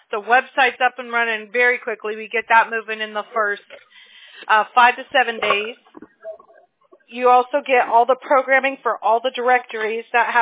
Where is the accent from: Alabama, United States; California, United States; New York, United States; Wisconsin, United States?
Alabama, United States; Mobile; born there; I was born in Mobile, and my brother was born in Huntsville.